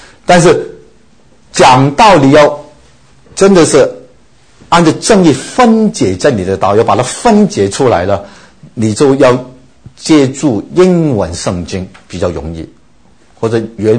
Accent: China; 譬如说当你读到旧约圣经，一提到祭司，我们中国人就不懂了，什么叫祭司。

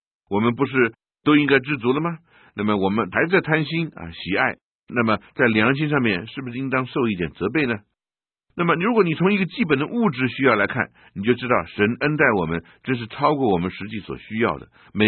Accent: China; 我们中国人

